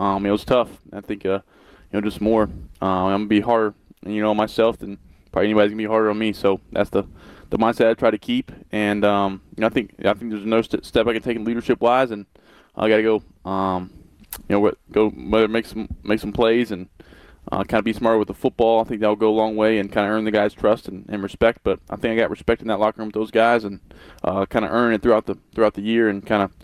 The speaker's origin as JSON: {"language": "English", "region": "the South", "country": "United States", "tie": "born or raised there", "said": "I grew up in the South, country music fan and barbecue fan"}